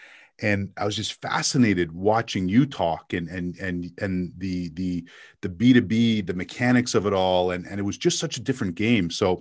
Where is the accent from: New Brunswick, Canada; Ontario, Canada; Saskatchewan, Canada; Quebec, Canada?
Quebec, Canada; Montreal; It was growing up in Montreal.